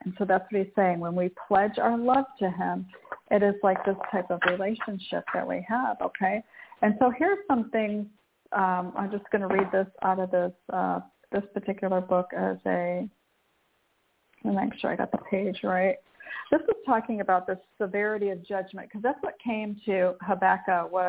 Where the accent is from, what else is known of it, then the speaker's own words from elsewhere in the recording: Michigan, United States; I grew up in Michigan, and it used to just snow 3 feet.